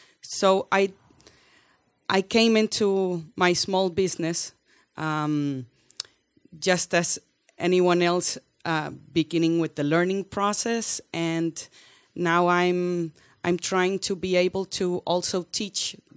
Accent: Honduras; English is a second language; In my country, I'm from Honduras.

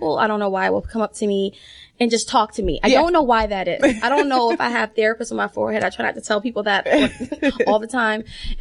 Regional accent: Florida, United States; Honestly, when I'm from Florida, trained in Florida, and, coming to the South, the Bible Belt, it's a little different

